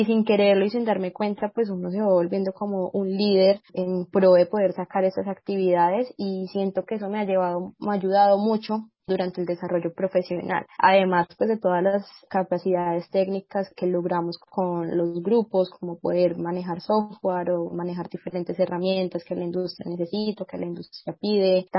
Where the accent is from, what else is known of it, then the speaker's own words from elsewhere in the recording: Ibagué, Tolima, Colombia; yo soy de Ibagué y siempre quise estudiar ingeniería de minas